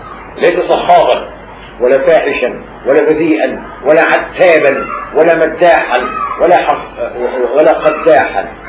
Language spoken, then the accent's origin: Arabic; Alexandria, Alexandria Governorate, Egypt; كان عندنا في اسكندرية بس ثلاثة وقت واحد معيدين في الجامعة، كل اسكندرية